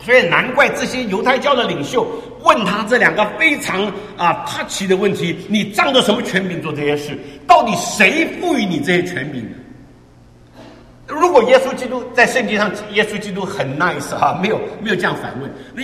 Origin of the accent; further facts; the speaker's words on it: China; 哇，那是我们中国人说我们的孔夫子是万事啊。